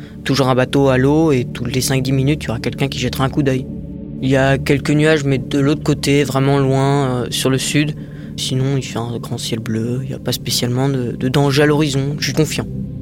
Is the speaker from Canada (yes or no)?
no; New Caledonia; j'ai 18 ans, je suis né en Nouvelle-Calédonie où j'y ai vécu.